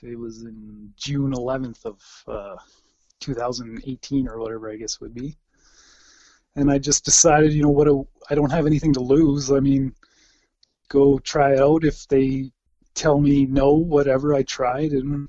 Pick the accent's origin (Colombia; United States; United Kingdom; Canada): Canada; Vauxhall, Alberta; I grew up in Vauxhall, Alberta, about 20 minutes north of Taber, Alberta.